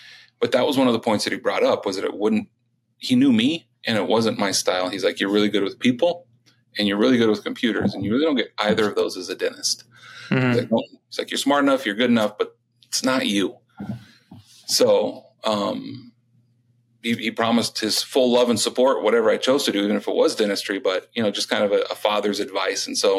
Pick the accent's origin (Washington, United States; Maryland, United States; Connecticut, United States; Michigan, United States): Washington, United States; Tri-Cities; And I'm actually from the Tri-Cities, Washington, which is in the southeast corner.